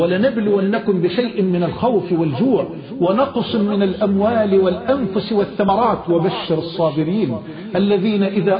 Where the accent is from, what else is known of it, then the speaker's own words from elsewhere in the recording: Mansoura, Dakahlia, Egypt; اخ من اخواننا القضاة في المنصوره، وانا من المنصوره